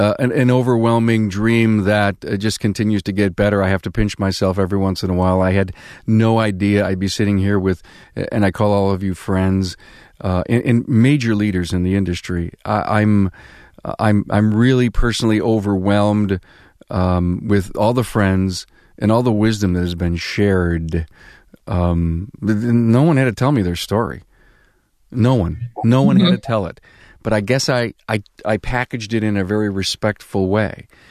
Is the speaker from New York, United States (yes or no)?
yes; Buffalo, New York, United States; I'm from Buffalo, so you know who I'm going to be rooting for, right?